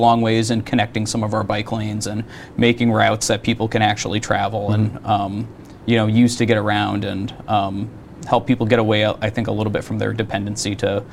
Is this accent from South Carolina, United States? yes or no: no; Springfield, Massachusetts, United States; now in Quincy, United States; I came from Springfield, Mass, so this felt like a little bit more of like a working town with regular people